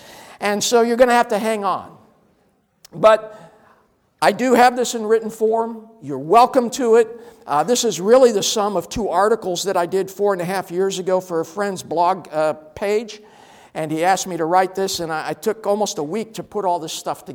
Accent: Washington, United States; also born or lived in California; my home state of Washington State and the Pacific Northwest, and subsequently other states like my other home state, California

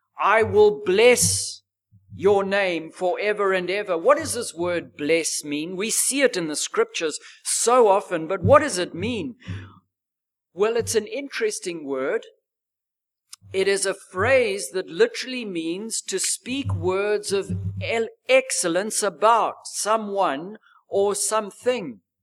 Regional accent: Zimbabwe; I never knew the Lord Jesus Christ when I was growing up in Zimbabwe.

